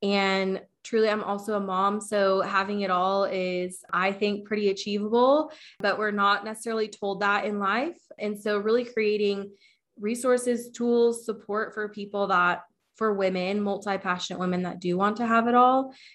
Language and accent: English; Wichita, Kansas, United States; So I'm from Wichita, Kansas, and I started out as a stylist like many, many years ago